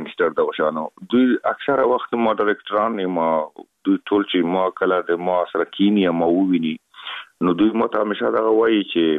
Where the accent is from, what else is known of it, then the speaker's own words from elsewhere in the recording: Afghanistan; خلک خبر دي چې موږ افغان یم